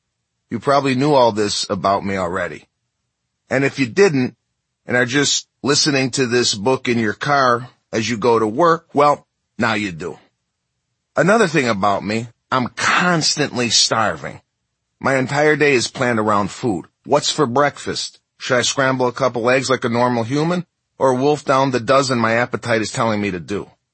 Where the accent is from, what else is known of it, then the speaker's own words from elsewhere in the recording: Chicago, Illinois, United States; My comedy's based on my own life, how I come from Chicago, that I'm the son of an Italian immigrant father